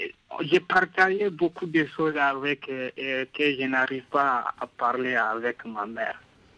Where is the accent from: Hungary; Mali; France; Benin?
Benin; Je suis originaire du nord du Bénin. Mm-hmm. Donc je suis grandi auprès de mes grands-mères.